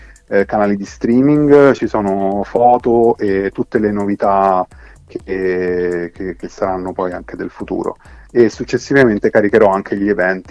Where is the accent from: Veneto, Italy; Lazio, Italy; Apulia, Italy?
Lazio, Italy; Rome; il ritorno nella mia città natale, che insomma è Roma, dopo un periodo fuori città.